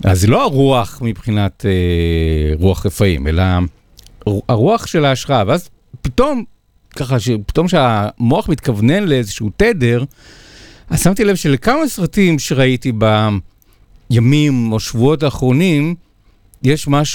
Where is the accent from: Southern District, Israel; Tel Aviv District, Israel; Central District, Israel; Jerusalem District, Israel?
Central District, Israel; Rishon LeZion; אבל כילד ב-1981 בראשון, הייתי בשוכנע שזה שיר על ראשון.